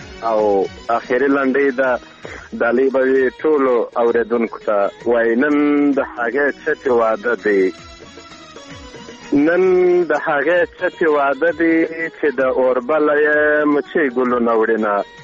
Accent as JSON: {"language": "Pashto", "town": "Arghandab", "region": "Kandahar", "country": "Afghanistan", "said": "من نه سو ما د کندهار ولایت درغنداب ولسوالۍ څخه مې"}